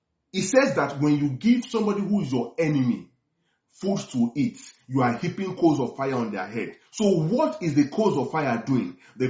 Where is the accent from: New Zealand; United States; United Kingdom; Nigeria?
Nigeria; Lagos; You will know that I'm a Yoruba boy. You will know that I grew up in Lagos